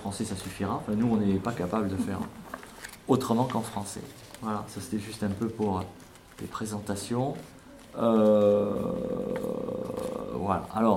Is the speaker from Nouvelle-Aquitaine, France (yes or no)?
yes; Hagetmau, Nouvelle-Aquitaine, France; nous venons de pas loin, on vient d'Ajetmo, d'un petit village qui s'appelle Casalis, tout petit village.